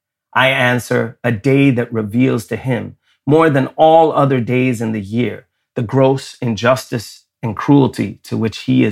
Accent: Sweden; growing up in Sweden, I had two American parents. We would always celebrate the 4th of July.

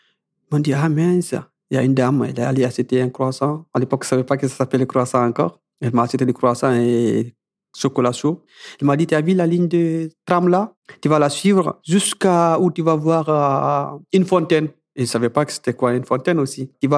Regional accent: Guinea; il m'a demandé, tu viens d'où ? J'ai dit, tu viens de la Guinée.

